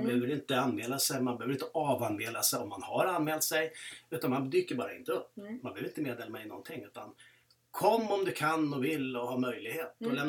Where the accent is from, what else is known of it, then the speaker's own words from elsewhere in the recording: Södertälje, Stockholm County, Sweden; moved away as an adult; som ni hör på min dialekt så kommer jag inte från Östergötland. Jag är Södertäljekille i botten, så det är en annan arbetarkommun. Flyttade ner för det 10 år sedan. Jag är en snart 60-årig kille, idrottsbakgrund.